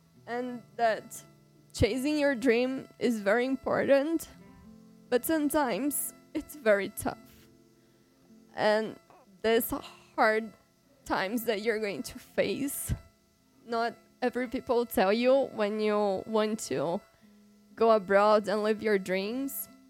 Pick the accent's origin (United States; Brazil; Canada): Brazil; moved away as an adult; I'm from Brazil, and last year I turned 30, and I'm going to speak from the point of view of an immigrant living abroad. I left Brazil when I was 23